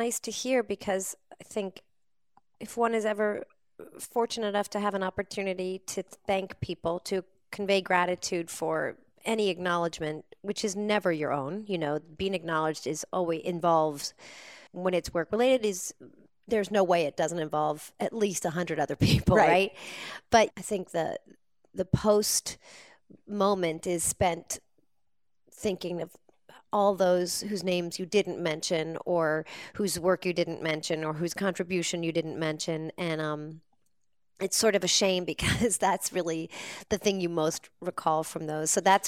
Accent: Nelsonville, Ohio, United States; born there; also born or lived in Athens, United States; And so I was born in Nelsonville, Ohio. I lived in Athens, Ohio, till I was five.

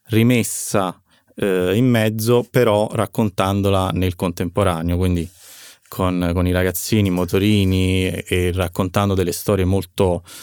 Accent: Naples, Campania, Italy; also born or lived in Rome

